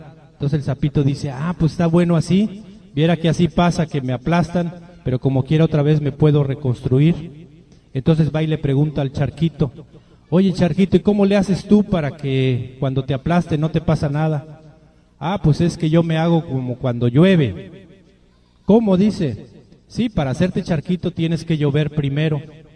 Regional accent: Chiapas, Mexico; Nosotros venimos de Chiapas, que es también parte de México.

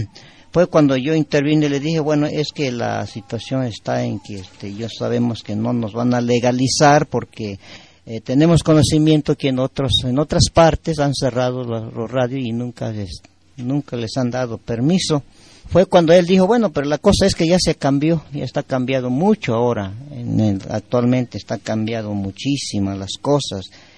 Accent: Mexico; nosotros sabemos que somos indígenas, no venimos de Europa, no venimos de Asia, de ningún otro continente, somos de aquí y somos mexicanos.

